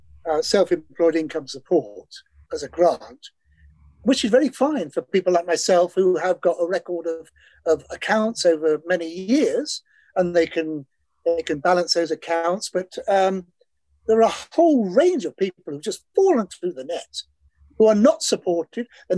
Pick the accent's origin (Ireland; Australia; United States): Ireland; Thank God, I'm Irish. I can get my Irish passport. I can work in the EU.